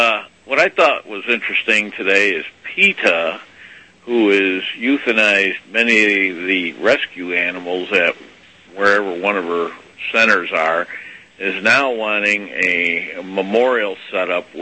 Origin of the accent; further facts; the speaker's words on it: Chicago, Illinois, United States; accent: Chicago; That's from Chi-Town, brother.